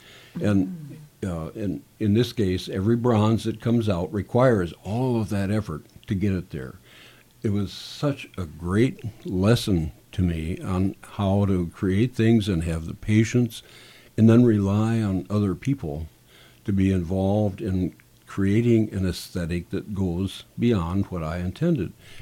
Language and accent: English; Minot, North Dakota, United States; And I grew up in Minot, North Dakota, and to this day, I have delusions of adequacy that follow me wherever I go.